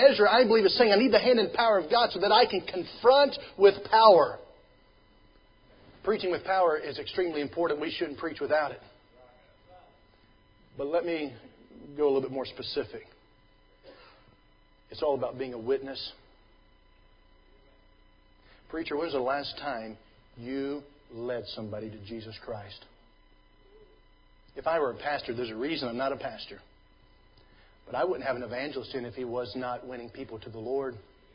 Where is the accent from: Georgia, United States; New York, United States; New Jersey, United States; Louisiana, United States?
Georgia, United States; I'm used to that. I'm from Georgia, so I'm used to it.